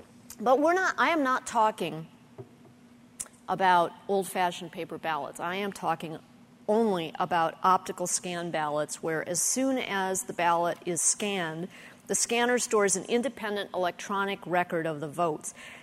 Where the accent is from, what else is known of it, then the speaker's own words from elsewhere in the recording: Illinois, United States; And I grew up in Illinois, not far outside Chicago